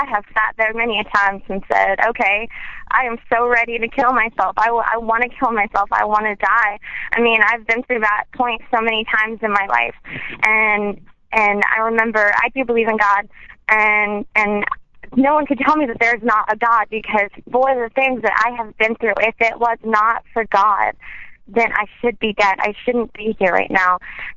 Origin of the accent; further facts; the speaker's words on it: California, United States; I'm from California. You know how it is, equal respect.